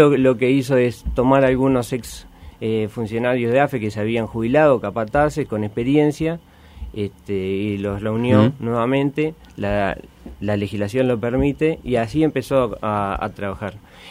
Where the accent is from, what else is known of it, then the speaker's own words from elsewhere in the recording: Uruguay; Soy uruguayo.